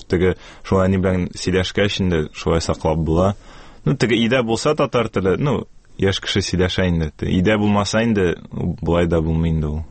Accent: Kazan, Tatarstan, Russia; Казанда тудым, аннары шу Дербышки дәресләр бистәсендә инде булайын татарча шулай дип әйттеләр. Шунда туып үстем.

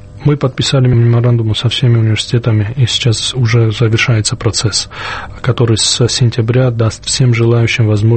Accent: Georgia; Я родился и вырос в Грузии.

